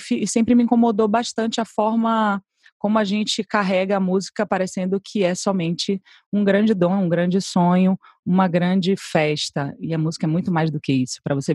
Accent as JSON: {"language": "Portuguese", "town": "Salvador", "region": "Bahia", "country": "Brazil", "said": "eu sou baiana em primeiro lugar, Monique, porque eu acho que isso me define muito como pessoa. Eu sou muito apaixonada pela minha terra, sou muito apaixonada por Salvador."}